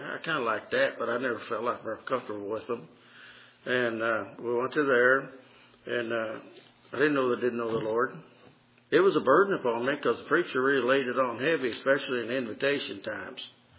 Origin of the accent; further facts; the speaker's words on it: Martinsburg, West Virginia, United States; I grew up in Martinsburg, and from the time I was a little kid to, till I was grown, my mom, we walked to church.